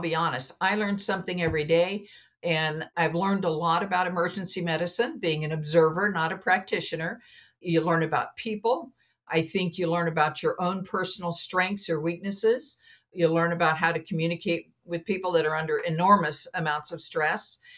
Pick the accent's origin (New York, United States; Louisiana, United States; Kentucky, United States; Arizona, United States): Arizona, United States; Phoenix; I grew up in Phoenix and they taught first aid for Boy Scouts, Girl Scouts, the church, anybody that would listen.